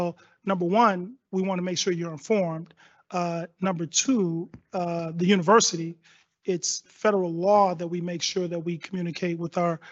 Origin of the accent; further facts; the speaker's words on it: Chicago, Illinois, United States; moved away as an adult; I came here in 88. I'm from Chicago.